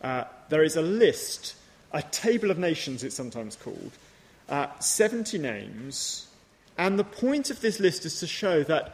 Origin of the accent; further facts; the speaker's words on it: England, United Kingdom; I'm British, I'm English, I speak English. Ethnically, I'm Anglo-Indian.